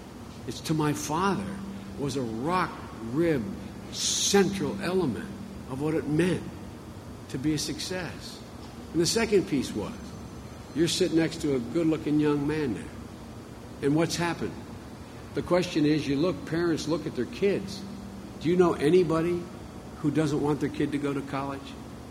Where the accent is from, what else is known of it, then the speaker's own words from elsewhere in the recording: Scranton, Pennsylvania, United States; also born or lived in Claymont, Delaware; I come from Scranton, Pennsylvania, Claymont, Delaware.